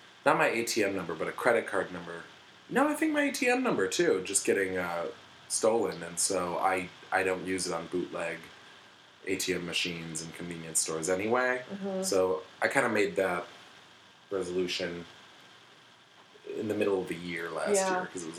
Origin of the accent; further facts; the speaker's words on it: Syracuse, New York, United States; And I was just like, no, I'm from Syracuse.